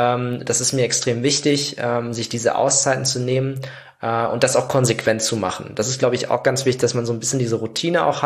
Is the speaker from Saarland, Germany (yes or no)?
yes; Saarland, Germany; ich komme ja aus dem Saarland